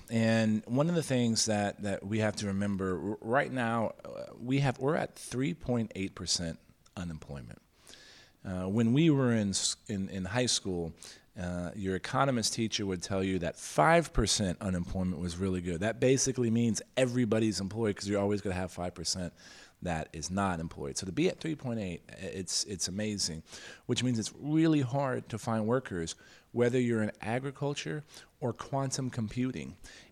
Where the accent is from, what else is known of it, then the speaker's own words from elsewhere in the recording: San Antonio, Texas, United States; since NAFTA was signed in my hometown of San Antonio 24 years ago